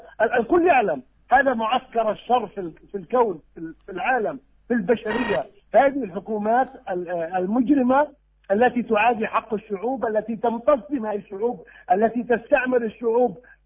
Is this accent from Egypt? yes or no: no; Palestine; نحن كفلسطينيين نقول أن هذا القرار لا يساوي الحذر الذي كتب به